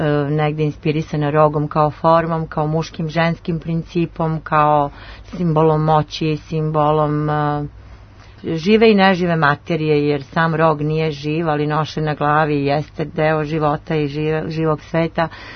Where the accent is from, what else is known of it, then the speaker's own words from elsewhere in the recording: Kragujevac, Šumadija and Western Serbia, Serbia; To jeste povratak u moj rodni grad. Ja sam tamo završila gimnaziju i sve što sam do sada radila, ja sam nekako imala potrebu da pokažem Kragujevčanima